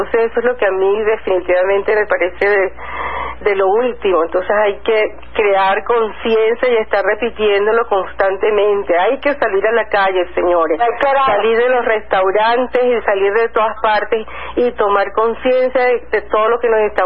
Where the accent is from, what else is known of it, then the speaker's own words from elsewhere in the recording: Venezuela; nuestro compromiso ciudadano como venezolano siempre debe ser por la justicia y libertad.